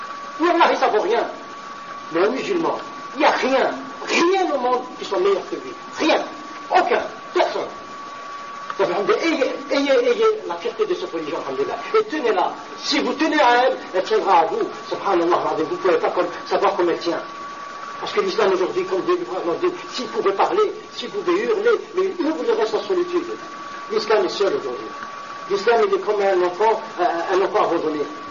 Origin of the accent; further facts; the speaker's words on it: France; born there; Je suis un citoyen du monde. Je suis tombé, je suis né en France par accident.